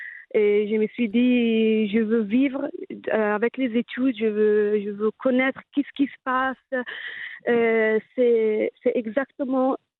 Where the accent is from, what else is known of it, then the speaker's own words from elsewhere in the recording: Italy; accent: Italian; French is a second language; now in France; je suis installée entre l'Italie et la France. Tout d'abord, je m'excuse aussi pour mon petit accent italien.